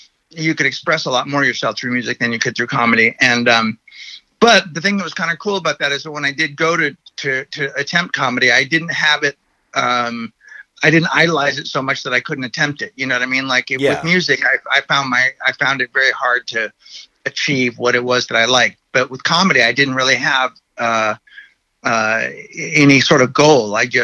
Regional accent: San Francisco, California, United States; I grew up around in San Francisco, so I knew Robin Williams and all those people when I was a kid, and there was a healthy comedy scene in San Francisco always.

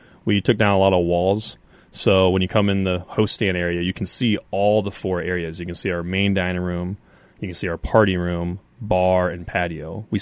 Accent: Dubuque, Iowa, United States; I'm from Dubuque originally, so most of the concepts come from probably Midwest people.

